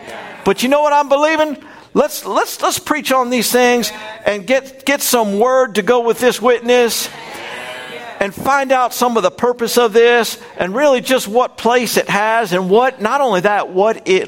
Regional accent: Florida, United States; My brother and I, we grew up in South Florida, and we had a swimming pool at our house.

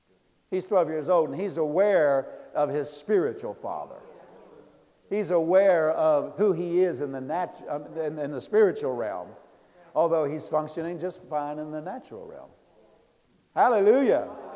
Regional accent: Pennsylvania, United States; You know, I grew up in Pennsylvania, and whenever I think of home, I think of Pennsylvania, mom and dad's house, you know, the farm where I grew up on

